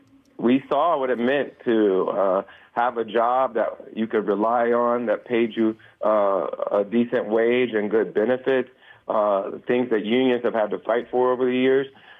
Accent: Springfield, Ohio, United States; now in Hollywood, United States; And I came from Springfield, Ohio. My dad was an auto worker.

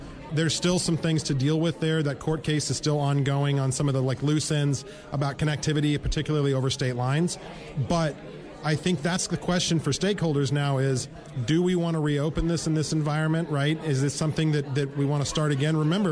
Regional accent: Arizona, United States; So I'm from Arizona, and I can tell you I started my career as a ranch broker

